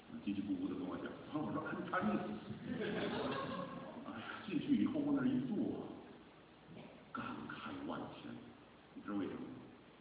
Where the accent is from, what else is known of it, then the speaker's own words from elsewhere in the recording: China; 是不是神有偏心，特别选韩国人多一点，选我中国人少一点，是吗？